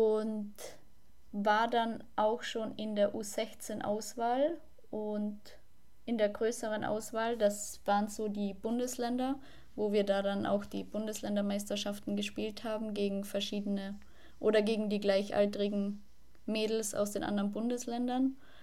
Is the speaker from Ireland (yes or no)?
no; Austria; Das war damals in, ja, Kirchbach. Das war gleich ein Nebenort in dem Ort, wo ich aufgewachsen bin.